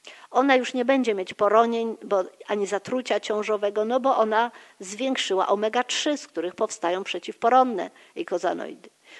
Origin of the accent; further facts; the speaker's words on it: Gdańsk, Pomeranian Voivodeship, Poland; bo jestem z Gdańska